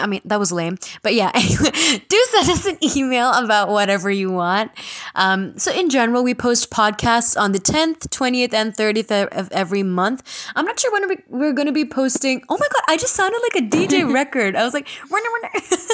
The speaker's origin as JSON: {"language": "English", "country": "India", "said": "We are Indian postgrads in psychology, one among those that actually can't read your mind."}